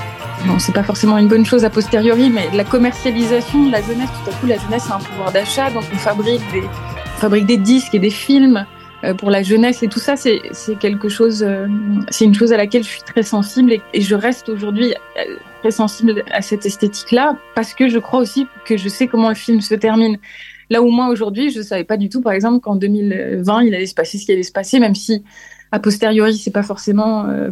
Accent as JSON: {"language": "French", "town": "Nice", "region": "Provence-Alpes-Côte d'Azur", "country": "France", "tie": "born or raised there", "moved": "as an adult", "lives_now": "Paris, France", "said": "je suis profondément citadine. J'ai grandi à Nice, qui est quand même une vraie ville, et après j'ai émigré à Paris, où maintenant j'habite depuis un long moment"}